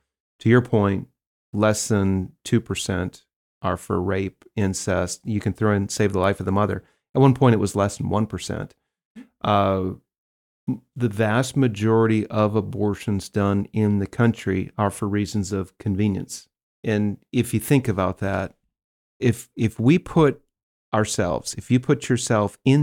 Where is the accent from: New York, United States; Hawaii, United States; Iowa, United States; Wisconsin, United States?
Wisconsin, United States; So abortion in my home state of Wisconsin, it wasn't an option.